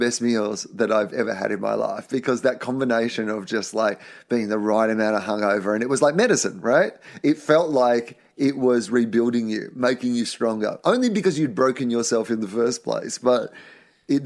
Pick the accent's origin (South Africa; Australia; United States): Australia; because I'm Australian.